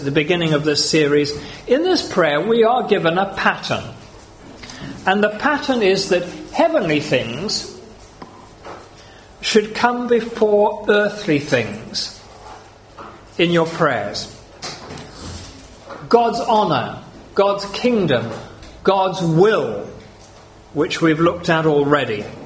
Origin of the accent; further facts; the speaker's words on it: Zimbabwe; in my home country of Zimbabwe, the staple food, maize meal, has run out.